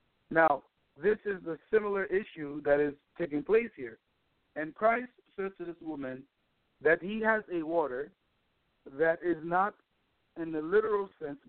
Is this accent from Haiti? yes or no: yes; Haiti; I'm from Haiti, and in our country, many times, you know, we have to go to a far place to get water